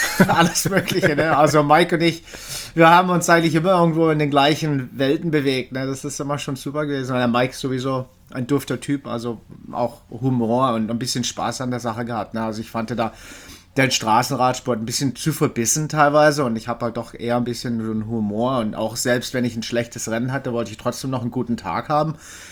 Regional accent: Hanau, Hesse, Germany; born there; also born or lived in Freiburg; ich bin eigentlich in Hanau geboren, Frankfurt, komplett ganz andere Gegend. Und dann in Deutschland tausendmal umgezogen, weil mein Vater war Küchenchef. Aber man kann mich doch als Freiburger irgendwie, ja, beschimpfen, sozusagen.

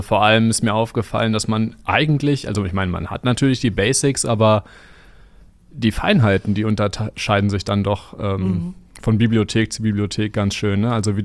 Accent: Düsseldorf, North Rhine-Westphalia, Germany; born there; Bin ich in Düsseldorf geboren.

